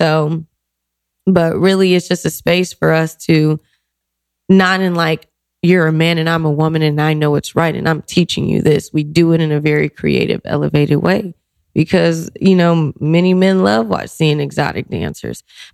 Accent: New Orleans, Louisiana, United States; also born or lived in Los Angeles; Well, I was born in LA, in Crenshaw area, where I lived for a little while. And then my family, my mother, grandmothers, everybody, they're all from New Orleans.

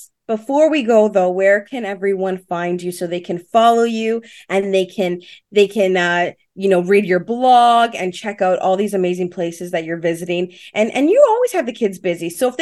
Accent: Rexdale, Ontario, Canada; growing up in a small town where I grew up in Rexdale

